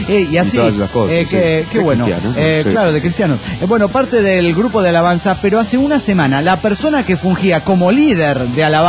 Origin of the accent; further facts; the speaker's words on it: Córdoba, Argentina; de Córdoba, Argentina.